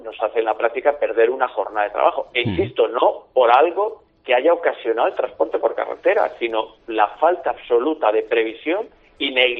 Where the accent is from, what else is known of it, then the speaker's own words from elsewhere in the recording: Alicante, Valencian Community, Spain; Yo soy alicantino y por tanto me siento de la tierra.